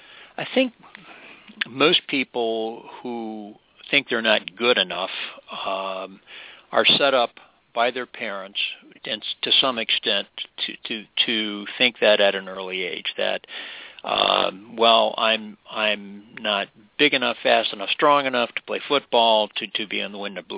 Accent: Texas, United States; Well, David, I grew up in Texas, in the South, in the late 50s, early 60s

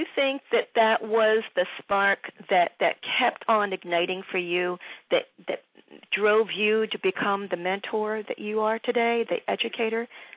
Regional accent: Philadelphia, Pennsylvania, United States; and then you play my hometown, which is actually just a hop, skip, and a jump from where you are, Philly.

